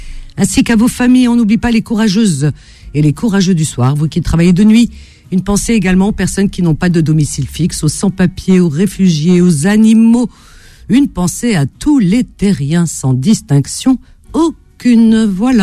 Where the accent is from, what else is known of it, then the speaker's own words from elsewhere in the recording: Algeria; born there; mes vacances dans ma ville natale en Algérie